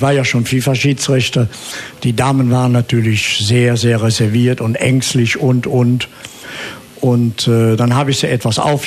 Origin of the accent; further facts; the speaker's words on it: Bonn, North Rhine-Westphalia, Germany; In Beuel von Bonn, wo ich groß geworden bin.